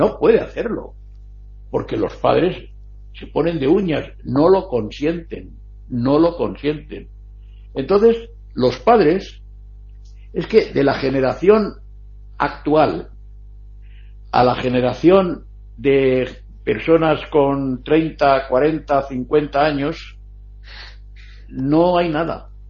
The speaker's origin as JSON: {"language": "Spanish", "country": "Spain", "said": "Aquí en España tenemos una costumbre de llamar latinos a los latinoamericanos. Este es latino, y tú eres latino también. Yo digo, tú también eres latino. Y yo digo, no, yo soy español."}